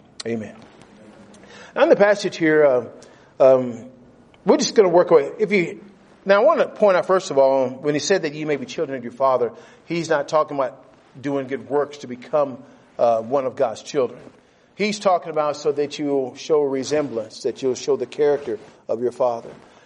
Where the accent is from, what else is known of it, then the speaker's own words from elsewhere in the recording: United States; now in Canada; I'm originally from the United States.